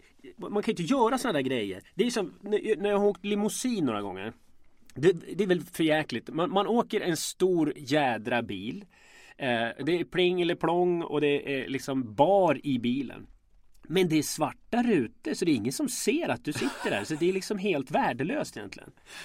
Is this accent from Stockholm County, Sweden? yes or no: no; Gävle, Gävleborg County, Sweden; Jag är från Gävle, du är från Matfors.